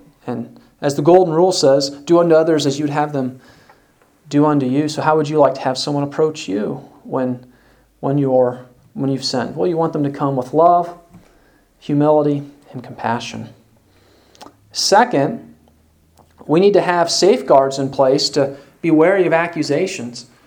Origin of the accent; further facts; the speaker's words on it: Waverly, United States; But in my hometown of Waverly, there was a pastor who got into it with the cemetery.